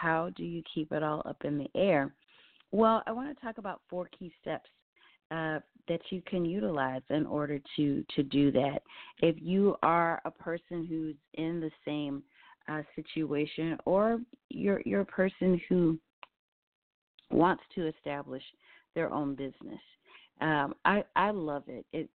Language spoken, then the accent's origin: English; St. Louis, Missouri, United States; My first job actually was singing and dancing for a troupe called Team 11 out of my hometown, St. Louis, Missouri, where I still reside.